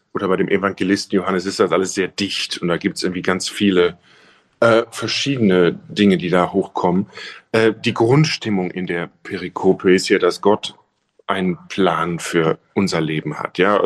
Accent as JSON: {"language": "German", "country": "Germany", "moved": "yes", "lives_now": "Leicester, United Kingdom", "said": "ich bin seit mittlerweile über 20 Jahren in England. Verstehe mich auch als Brite. Und als Deutsche und als Europäer"}